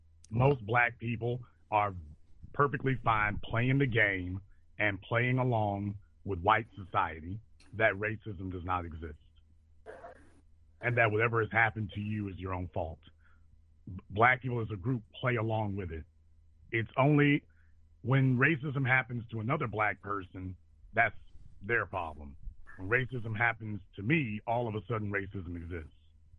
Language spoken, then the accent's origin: English; Louisiana, United States; Remember, I'm from Louisiana. I'm from the state where people forget this.